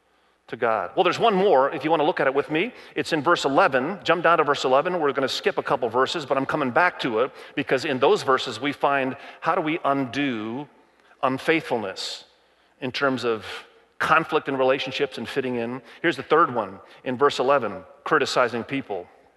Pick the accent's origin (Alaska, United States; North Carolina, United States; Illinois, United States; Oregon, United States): Illinois, United States; Zion; I went back to my hometown, Zion, Illinois. I graduated from Zion, Illinois, high school, Zion Benton High School there in Zion, Illinois.